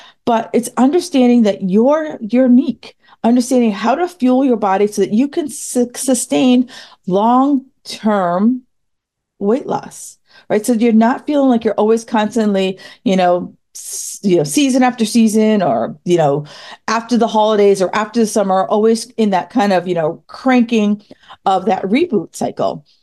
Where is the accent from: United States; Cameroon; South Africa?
United States; New York; now in Boston, United States; I live in Boston and I grew up in New York.